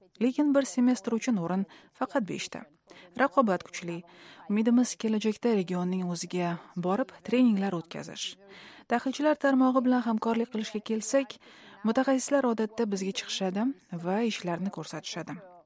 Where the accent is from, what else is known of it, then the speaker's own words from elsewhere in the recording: France; Uzbek is a second language; Men o'zim bilasiz Fransiyadanman.